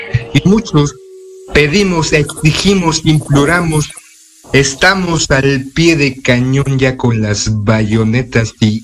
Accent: Mexico; para todos aquellos que somos mexicanos es algo que nos interesa

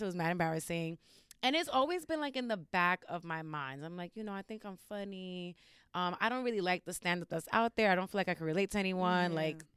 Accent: New York City, New York, United States; Yeah, I grew up in Harlem, Washington Heights in the middle.

